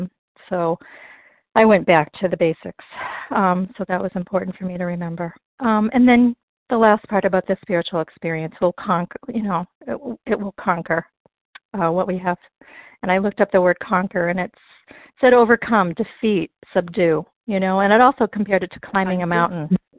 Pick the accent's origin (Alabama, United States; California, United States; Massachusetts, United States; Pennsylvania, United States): Massachusetts, United States; I'm from the Berkshires, Massachusetts.